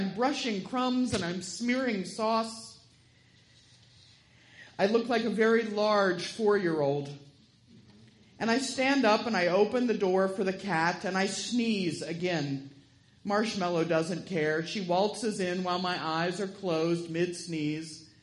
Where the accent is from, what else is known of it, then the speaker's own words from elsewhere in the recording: Kentucky, United States; Some of you may know I came here from Kentucky, which is considerably warmer than it is here.